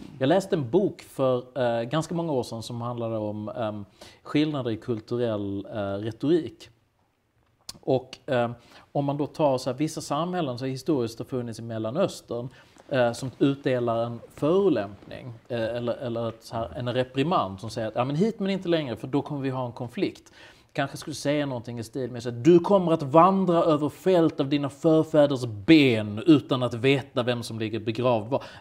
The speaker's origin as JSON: {"language": "Swedish", "country": "Sweden", "said": "Och som svensk var jag förtvivlad"}